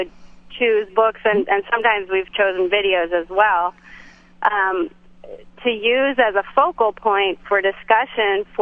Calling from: Toledo, Ohio, United States; I'm calling from Toledo, and I have a wonderful story to share.

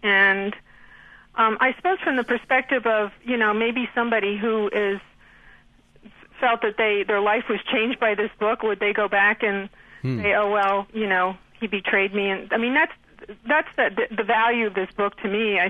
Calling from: Manchester, California, United States; Hi, I'm from Manchester, California.

